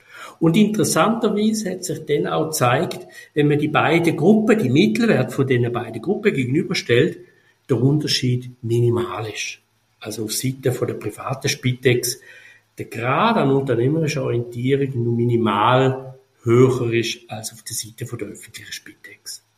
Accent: St. Gallen, Switzerland; born there; als ein Deutschschweizer, geboren im Kanton St. Gallen.

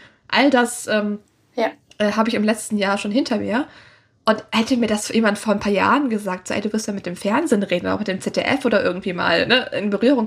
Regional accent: North Rhine-Westphalia, Germany; ich komme auch nicht aus Österreich, ich komme aus der Nähe von Köln und ich komme extra nach Österreich dafür.

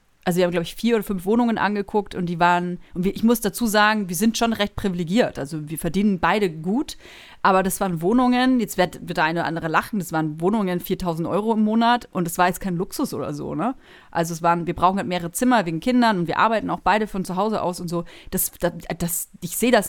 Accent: Nuremberg, Bavaria, Germany; moved away as an adult; now in Berlin, Germany; Ich bin mit 20 nach Berlin gezogen. Ich komme ursprünglich aus Nürnberg und habe 13 Jahre, glaube ich, jetzt in Berlin gelebt.

